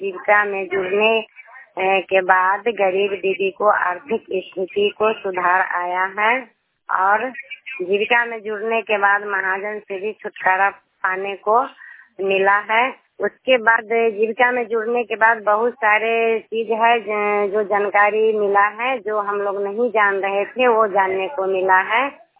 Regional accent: Pahladpur, Bihar, India; मैं पहलादपुर पंचायत के रहने वाली हूँ

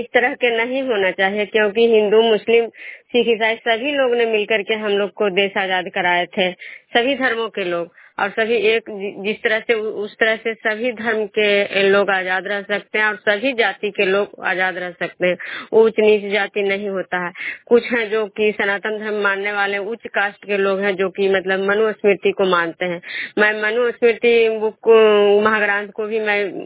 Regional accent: Bihar, India; मैं बिष्णुपुर ग्राम खजरा पंचायत नालंदा जिला नगर नवसा प्रखंड के निवासी हूँ।

